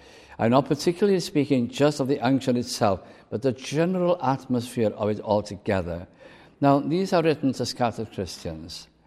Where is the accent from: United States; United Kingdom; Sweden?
United Kingdom; Wales; also born or lived in Lancashire; where I was brought up in North Wales and then in Lancashire